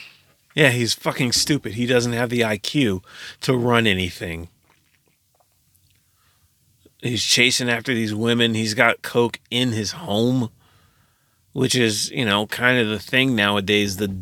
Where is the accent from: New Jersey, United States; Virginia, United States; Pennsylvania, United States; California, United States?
New Jersey, United States; I grew up in Jersey, and I saw all of this firsthand.